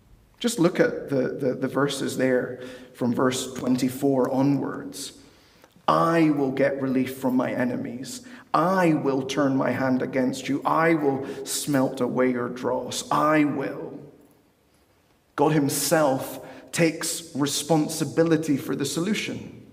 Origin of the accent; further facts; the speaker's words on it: Peru; now in United States; That was the case going back home to Peru in 2021. My hometown had grown so much. There was so much more crime. It was so much dirtier. It wasn't what I remembered it to be.